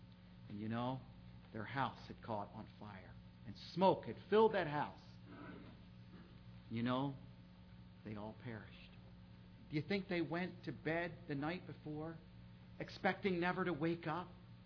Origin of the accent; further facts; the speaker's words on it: New Jersey, United States; In closing, I was brought up down in Jersey.